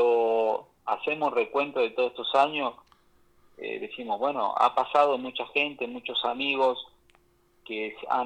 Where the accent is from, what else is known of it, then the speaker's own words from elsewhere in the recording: La Pampa, Argentina; ¿dónde son ustedes? Nosotros somos de La Pampa. Y yo le digo, ¿y usted también es pampeano?